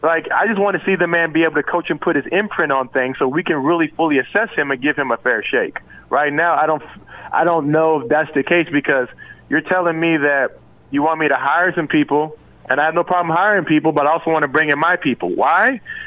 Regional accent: Los Angeles, California, United States; I grew up in L.A. You know, where I grew up out in California, you know, one of my neighbors was Jewish. The other one was Muslim. I was Christian.

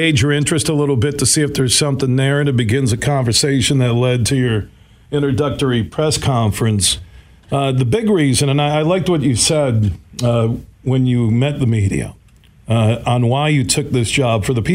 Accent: Michigan, United States; I'm from West Michigan, love the state

